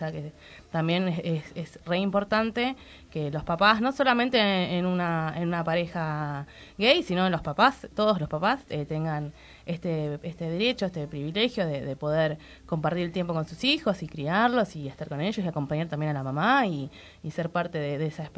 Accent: Mar del Plata, Buenos Aires Province, Argentina; Sí, yo soy de Mar del Plata.

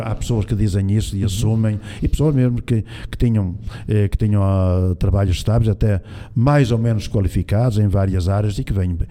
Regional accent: Brazil; now in Portugal; Eu sou brasileiro, mas eu era vendedor em Portugal.

